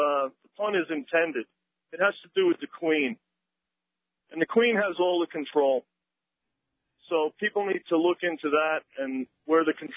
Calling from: Blairstown, New Jersey, United States; Calling from Blairstown, New Jersey.

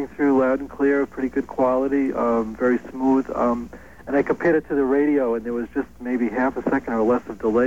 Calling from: Connecticut, United States; Hi, I'm calling from Connecticut.

